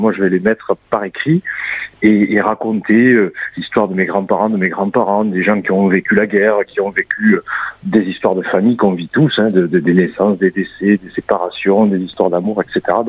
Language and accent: French; Béziers, Occitanie, France; now in Montpellier, France; Oui, natif de Béziers, en 1983, je vis à Montpellier, j'ai de la famille à Narbonne, je suis un bon Occitan ancré dans le territoire local.